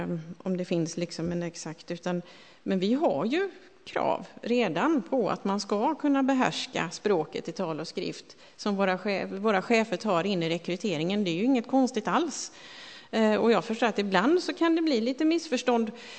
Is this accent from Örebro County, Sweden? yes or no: no; Västra Götaland County, Sweden; Eftersom jag är västgöte.